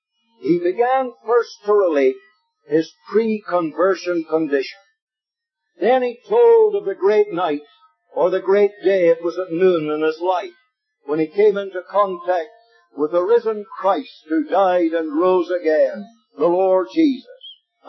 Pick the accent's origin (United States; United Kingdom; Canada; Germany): United Kingdom; Ballymena, Northern Ireland; also born or lived in Lurgan; Now, I was born in Lurgan, but I'm not a Lurgan man. The Lurgan brethren don't like to say that. I'm not a Lurgan man. I'm a Ballymena man. I came to live here in 1928.